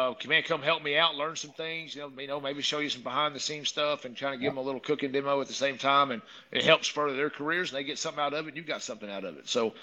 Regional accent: Midland, Texas, United States; Whenever we did the cook-off here in Midland at my hometown

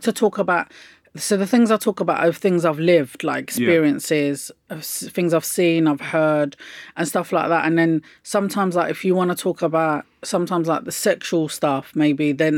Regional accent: United Kingdom; We're Muslim, Moroccans, and we're British too. But in the home, he wanted to foster the Moroccan side of us

